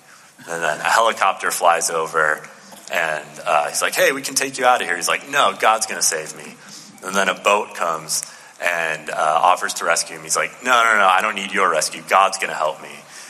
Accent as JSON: {"language": "English", "region": "Illinois", "country": "United States", "said": "I'm from Illinois, so like we make a lot of Iowa jokes there"}